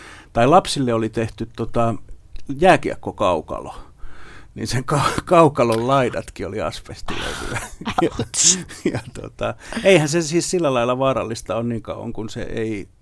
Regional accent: Lohja, Uusimaa, Finland; also born or lived in Pori / Vaasa; Ja me ollaan muutettu siis Porista Vaasaan vuonna 69 varmaankin. Ja sitten me asuttiin muutama vuosi Vaasassa. Sitten me muutettiin 73 sinne Lohjan maalaiskuntaan Muijalaan

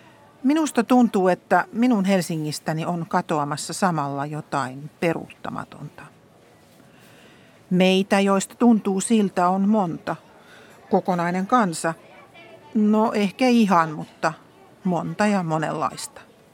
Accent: Lahti, Päijät-Häme, Finland; olen kotoisin Lahdesta ja silloin kun olin lapsi ja nuori

